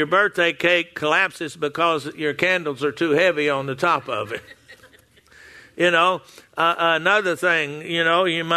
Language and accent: English; Texas, United States; I think y'all say the same thing up here in Oklahoma. Well, I've lived here long enough now. I'm originally from Texas.